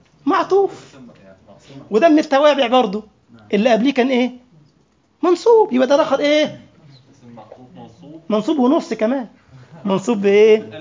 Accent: Egypt; عندنا في مصر ما قبلك اقول لك عامل ايه

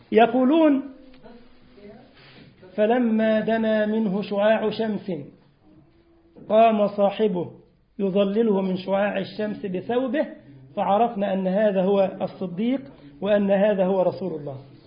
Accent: Egypt; طابق عادي زي عندنا في مصر يعني

